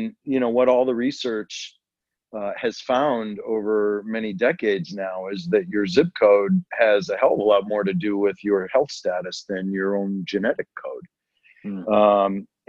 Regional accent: Detroit, Michigan, United States; I'm a son of Detroit, so I grew up on Motown.

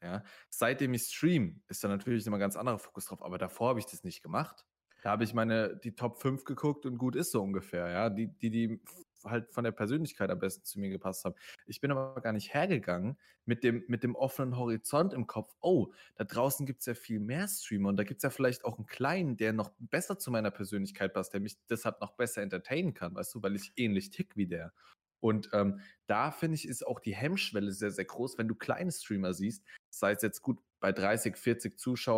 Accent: Hesse, Germany; Nee, Schwabe nicht. Nee, ich bin Hesse tatsächlich.

